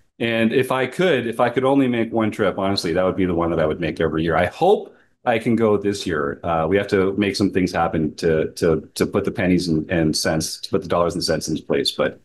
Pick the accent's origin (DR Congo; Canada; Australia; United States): Canada; as a Canadian in particular, when it comes to American-Canadian relations and that kind of thing right now, I'd much rather go to the Irish Poker Open in Dublin